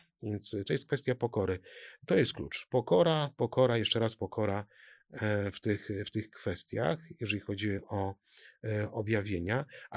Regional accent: Szczytno, Warmian-Masurian Voivodeship, Poland; born there; ja jako Mazur urodzony w Szczytnie, a mieszkający na Warmii, związany z Warią

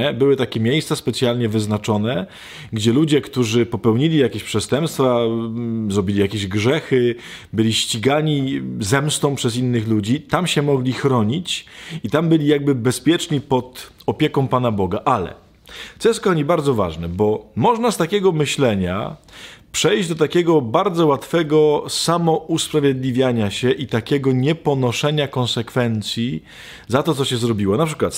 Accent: Radomsko, Łódź Voivodeship, Poland; bo w ogóle Radomsko, czyli w ogóle moje strony, moje diecezja.

